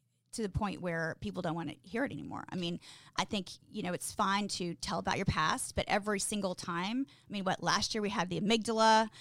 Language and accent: English; Texas, United States; I'm a little vain. I'm from Texas.